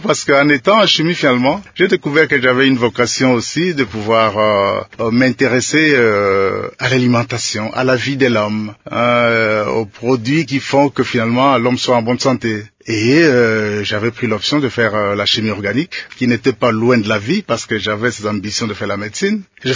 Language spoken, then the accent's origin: French; Kenge, Kwango, DR Congo; Je crois que j'ai eu là juste le temps de naître. Et déjà à l'âge de 3 ans, je poursuivis mon enfance à Kenge, dans la ville de Kenge, où j'ai fait mon école primaire à l'école Saint-Frédéric Kayolo.